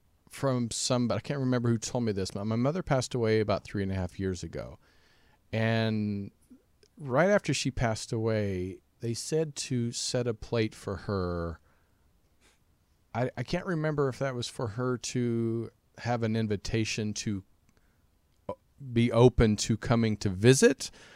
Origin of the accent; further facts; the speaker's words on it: Kansas, United States; but I know when I grew up in Kansas, Midwest, when someone passed away, everybody brought food. All the neighbors in town, I mean, it was a small town, about 300 people